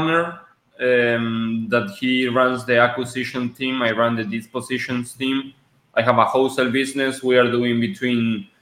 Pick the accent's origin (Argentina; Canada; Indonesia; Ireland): Argentina; moved away as an adult; now in United States; So I'm originally from Argentina. I'm 22 years old. I came here to the States at 18.